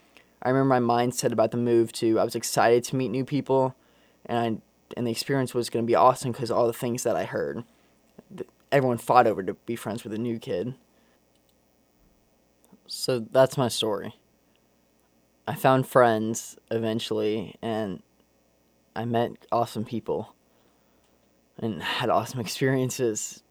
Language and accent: English; Atlanta, Georgia, United States; accent: southern; now in Indiana, United States; I moved to Indiana from Atlanta, the complete opposite side of the country. I still had my southern accent